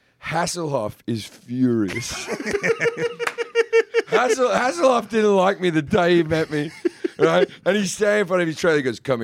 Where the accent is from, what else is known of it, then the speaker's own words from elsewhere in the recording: Australia; I said, yeah, man, I'm from Australia.